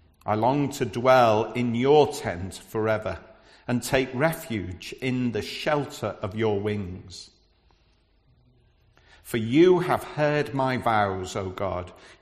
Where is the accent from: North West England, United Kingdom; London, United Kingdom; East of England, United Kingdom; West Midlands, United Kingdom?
North West England, United Kingdom; Liverpool; accent: Scouse; You might pick up a bit of my Scouse accent because I'm from Liverpool.